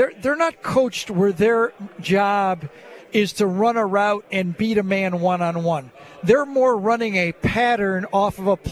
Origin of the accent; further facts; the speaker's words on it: Michigan, United States; I'm from Michigan.